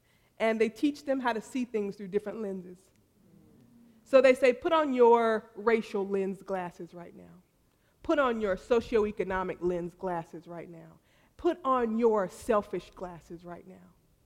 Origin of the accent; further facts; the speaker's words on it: the South, United States; I mean, I'm from the South.